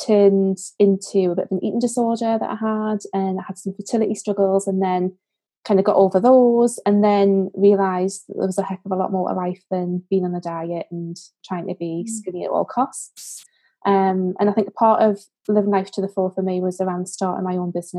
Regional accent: Newcastle, North East England, United Kingdom; accent: Geordie; now in Durham, United Kingdom; So I'm from Newcastle. So … I live up in Durham, which is just south of Newcastle.

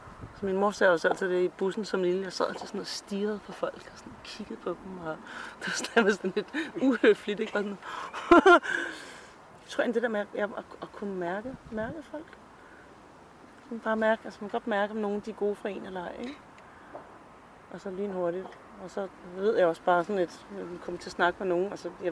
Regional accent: Brøndby Strand, Capital Region of Denmark, Denmark; now in Copenhagen, Denmark; Jeg er vokset op i Brøndby Strand, så sådan et ikke rigtig København, sådan en stor københavner, ikke?

